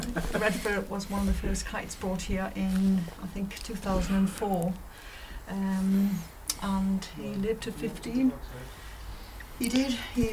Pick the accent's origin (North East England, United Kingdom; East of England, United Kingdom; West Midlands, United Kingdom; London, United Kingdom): North East England, United Kingdom; Pegswood; I'm a Polish sure Geordie from Pegswood. I was born in Pickford at Pegswood.